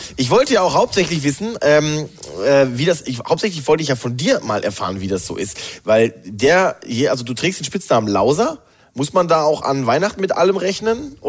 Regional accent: Hamm, North Rhine-Westphalia, Germany; now in Mannheim, Germany; Also ich feiere dann ja in meiner Heimat in Hamm, und das sind halt 3 Stunden bis nach Mannheim.

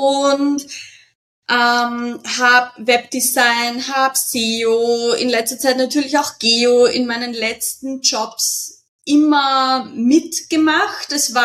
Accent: Lower Austria, Austria; Ich komme aus Österreich, südlich von Wien

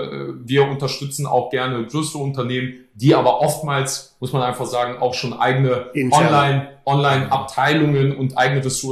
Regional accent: Poland; born there; Also ich bin 1989 in Polen geboren, zu Zeiten des Kommunismus.

